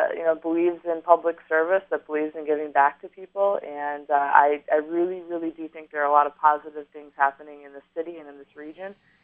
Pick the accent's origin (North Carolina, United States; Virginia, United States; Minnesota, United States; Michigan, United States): Michigan, United States; Haslett; I grew up in Hazlitt.